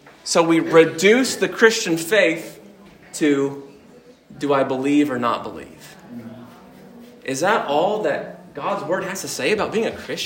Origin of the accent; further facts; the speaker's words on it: United States; What am I doing? I'm American. What can I say?